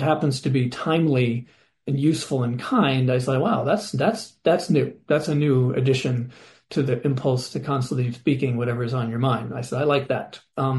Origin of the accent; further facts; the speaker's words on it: Petaluma, California, United States; Because being from California, I grew up in Petaluma, and which was actually at that time a fairly traditional town